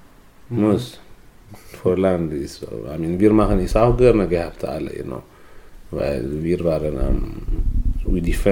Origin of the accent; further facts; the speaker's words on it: Eritrea; now in Aarau, Switzerland; ich wohne hier in Aarau. Und ich bin seit 9 Jahren hier in Aarau gewohnt. Ich komme aus Eritrea, ich bin 33 Jahre alt.